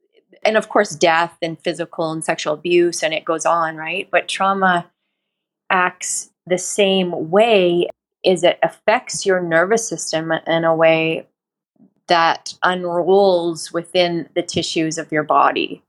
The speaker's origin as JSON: {"language": "English", "town": "Edmonton", "region": "Alberta", "country": "Canada", "tie": "born there", "said": "Yeah, I was born in Edmonton, Alberta"}